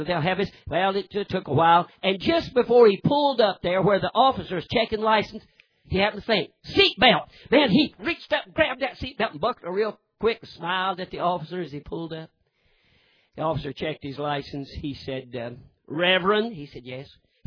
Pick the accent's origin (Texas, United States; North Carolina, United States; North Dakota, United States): North Carolina, United States; I'm from North Carolina. The reason I know about this story, they had just passed that mandatory seatbelt law in North Carolina.